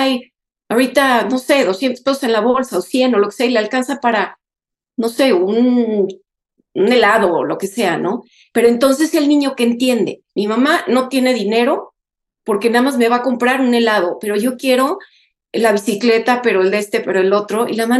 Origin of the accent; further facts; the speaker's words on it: Mexico; born there; pero yo nací en México, ¿no? Y yo siempre me sentía muy diferente.